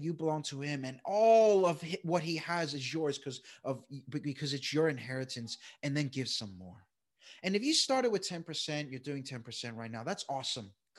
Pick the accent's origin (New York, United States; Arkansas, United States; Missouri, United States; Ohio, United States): New York, United States; Flushing; So still in Flushing, New York. I grew up in the States, but, you know, still in the same town, but just a slightly bigger place.